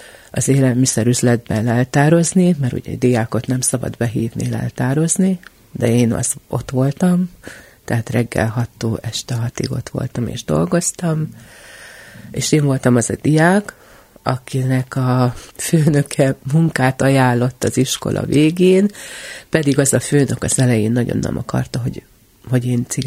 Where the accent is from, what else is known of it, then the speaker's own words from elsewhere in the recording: Kisterenye, Nógrád, Hungary; Én Kisterenyén nőttem föl, bár ez most már Bátonyterenyének az egyik városrésze, akkor még nagy község volt, mikor én voltam gyerkőc